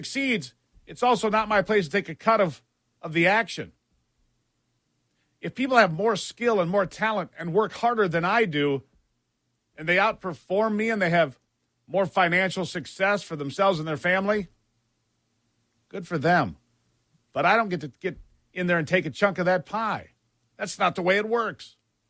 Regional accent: United States; born there; I will thank God again that I was born in America.

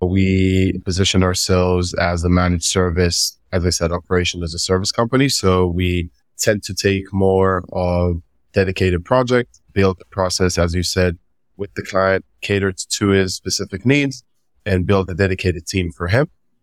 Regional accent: Israel; I'm from Israel

